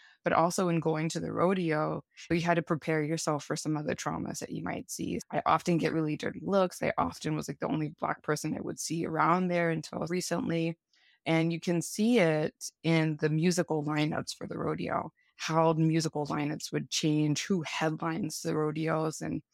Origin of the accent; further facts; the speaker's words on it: San Antonio, Texas, United States; I was raised in San Antonio, which is also known as Military City, USA.